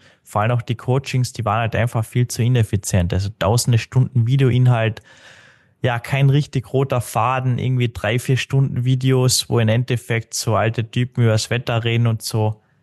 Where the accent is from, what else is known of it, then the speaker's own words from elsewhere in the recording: Carinthia, Austria; Kärnten, Tirol, da wo ich herkomme, Kärnten eben, da ist es gang und gäbe.